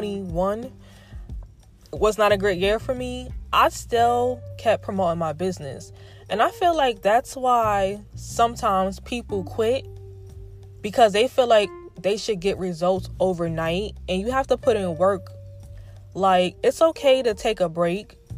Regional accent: Brooklyn, New York, United States; because, you know, I'm from Brooklyn, so we say stoop.

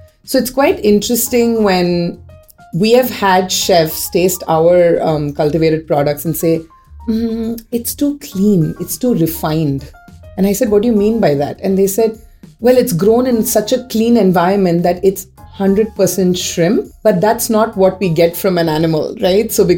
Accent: India; And, you know, I'm Indian. I love my spice and sour and sweet and all of that.

